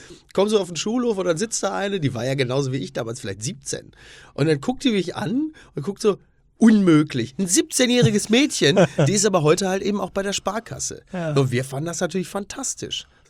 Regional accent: Castrop-Rauxel, North Rhine-Westphalia, Germany; ich komme ja aus dem Ruhrgebiet, also Castrop-Rauxel, da hast du drumrum Herne, Oberhausen und so.

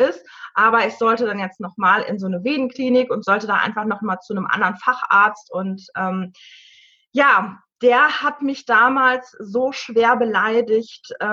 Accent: North Rhine-Westphalia, Germany; 35 Jahre alt. Ich komme aus dem Sauerland

